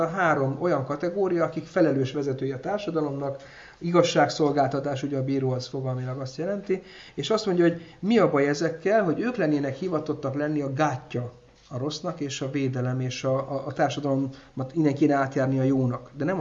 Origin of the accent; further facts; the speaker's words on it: Eger, Heves, Hungary; Eszembe jut egy gyerekkoromban, Egerben volt a törvényszék